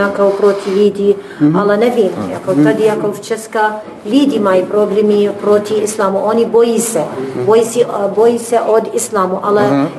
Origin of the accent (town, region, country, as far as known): Baghdad, Baghdad Governorate, Iraq